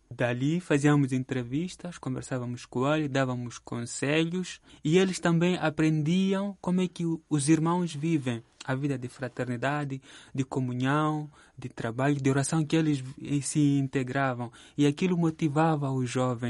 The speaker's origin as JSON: {"language": "Portuguese", "country": "Mozambique", "said": "estamos em Moçambique, que é o meu país de onde eu venho."}